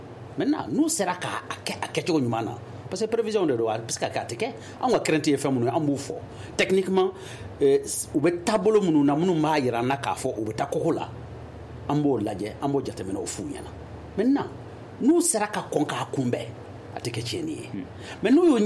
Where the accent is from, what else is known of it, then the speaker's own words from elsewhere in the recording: Mali; en tant que malien